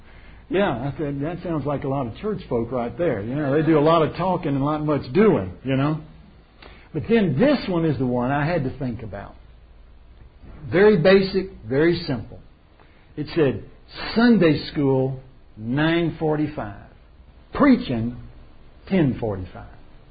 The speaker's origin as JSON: {"language": "English", "town": "Rome", "region": "Georgia", "country": "United States", "said": "Now, I drove over here from Georgia. Okay, we're from Rome, Georgia."}